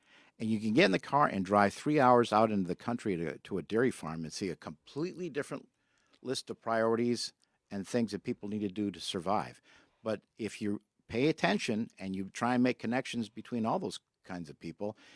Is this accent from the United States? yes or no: yes; Milwaukee, Wisconsin, United States; I'm from the Milwaukee area